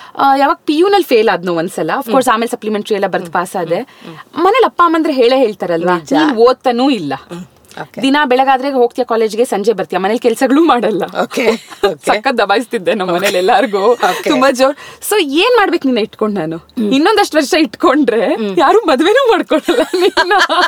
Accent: Bengaluru, Karnataka, India; first language Tamil; Kannada is a second language; so ನಾವು we are Iyengars, mother tongue Tamil, but ನಮ್ ತಾತ ಹಿ ಆಲ್ವೇಸ್ ಇನ್ಸಿಸ್ಟೆಡ್ ನೀವು ತಮಿಳ್ ಕಲಿದೆ ಇದ್ರು ಪರವಾಗಿಲ್ಲ, ಕನ್ನಡ ಕಲಿಬೇಕು ಬಿಕಾಸ್ ನಾವು ಬೆಂಗಳೂರಲ್ಲಿ ಇದೀವಿ, ಕರ್ನಾಟಕದಲ

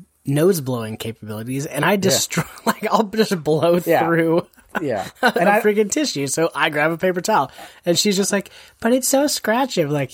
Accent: Montana, United States; See, and I never grew up that way, which is weird because I grew up in Montana

